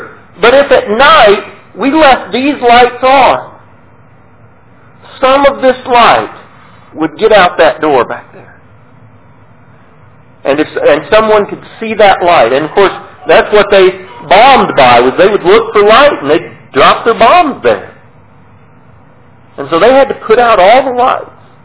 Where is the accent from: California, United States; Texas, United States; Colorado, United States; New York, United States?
Colorado, United States; I know when I grew up in Colorado, we lived out on the plains.